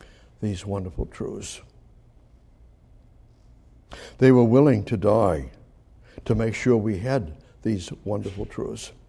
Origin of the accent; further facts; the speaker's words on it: United States; I'm an American, so are you. I'm a believer, so are you.